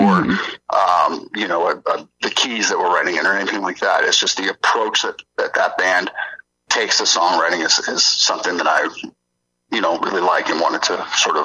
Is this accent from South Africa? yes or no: no; Hamilton, Ontario, Canada; I grew up in Hamilton